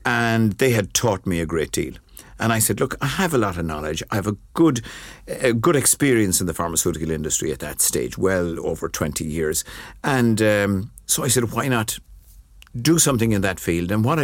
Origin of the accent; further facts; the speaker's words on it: Castlebar, County Mayo, Ireland; From the time I was a young fella growing up in Castlebar, like I remember going down to the market square, as it was then, and on a Saturday selling potatoes and cabbage and carrots